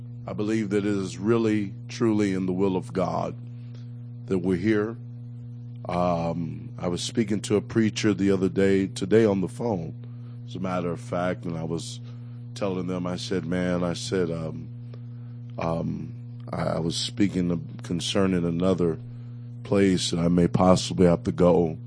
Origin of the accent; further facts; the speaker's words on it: Indianapolis, Indiana, United States; I'm not from here. I'm from Indianapolis. I'm just a preacher.